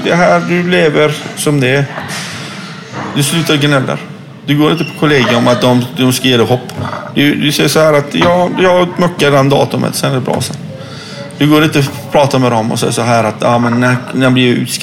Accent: Iran; Jag är iranier. Jag pratar inte persiska på kanske 2-3 gånger.

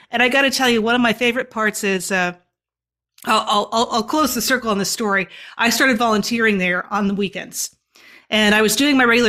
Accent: Naples, Florida, United States; I grew up here in Naples, Florida, where the museum is located, and I hadn't heard of it. And I'd been out in LA and the pandemic happened.

